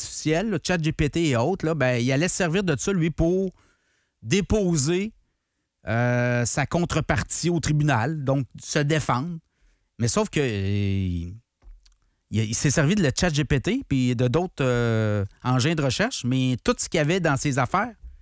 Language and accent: French; Canada; Moi, je suis canadien.